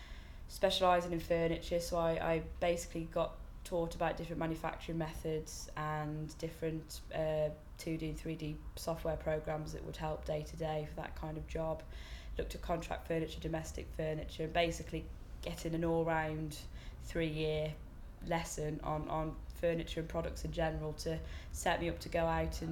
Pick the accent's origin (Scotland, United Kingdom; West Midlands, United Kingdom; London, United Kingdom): West Midlands, United Kingdom; I'm 23, and I'm from Shropshire.